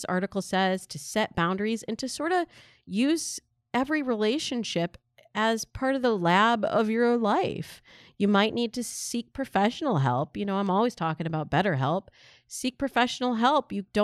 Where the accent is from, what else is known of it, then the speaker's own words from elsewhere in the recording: California, United States; as a Californian, I am very offended